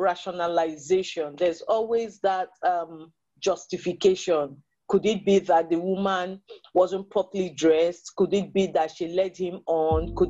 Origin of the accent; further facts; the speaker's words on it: Nigeria; I come from Nigeria.